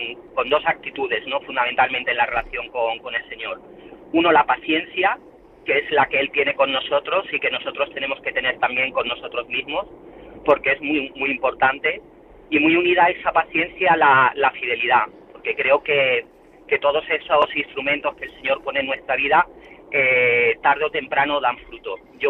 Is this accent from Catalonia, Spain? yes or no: no; Córdoba, Andalusia, Spain; now in Seville, Spain; Soy de Córdoba, pero vivo en Sevilla.